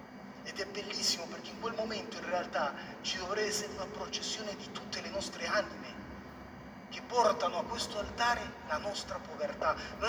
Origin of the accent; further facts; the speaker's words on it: Panama; now in Italy; io sono di Panama